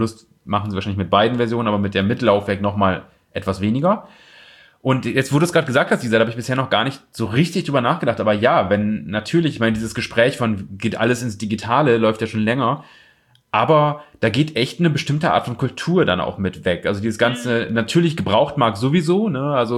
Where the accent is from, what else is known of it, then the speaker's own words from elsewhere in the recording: Osnabrück, Lower Saxony, Germany; da wo ich herkomme aus Osnabrück